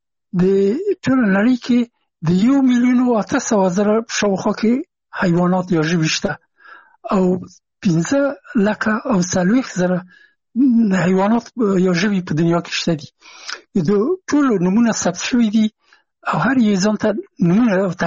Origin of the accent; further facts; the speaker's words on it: Afghanistan; هغه زه نه پېژندلم چې زه هم افغان یم